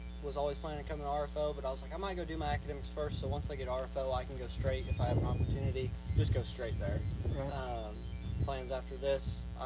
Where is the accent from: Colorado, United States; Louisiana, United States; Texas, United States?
Colorado, United States; from Northeast Colorado. I grew up on a registered Angus cow-calf operation.